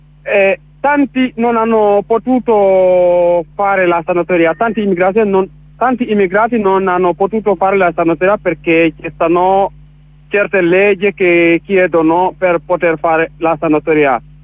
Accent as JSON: {"language": "Italian", "country": "Senegal", "lives_now": "San Severo, Italy", "said": "io sono senegalese, sono in Italia dal 2014. Vivo in Puglia, precisamente a San Severo."}